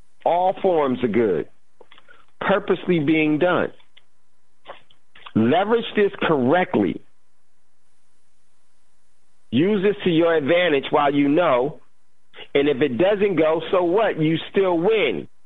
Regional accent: New Jersey, United States; So let's go to NJ, my home state.

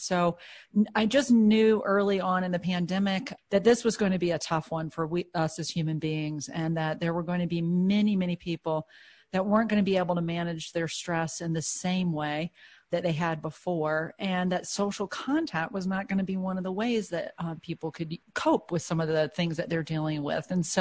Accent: North Carolina, United States; I mean, I was raised in North Carolina, so I attended UNC Chapel Hill for both undergraduate and medical school.

